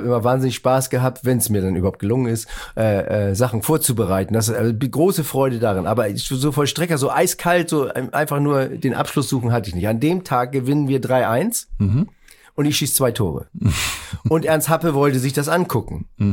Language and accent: German; Northern Germany, Germany